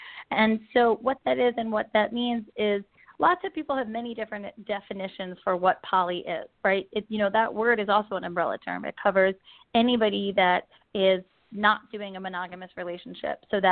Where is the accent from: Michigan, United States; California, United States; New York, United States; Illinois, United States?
New York, United States; I grew up in New York, and where I grew up, even though I was in New York, which is a really multicultural, amazing space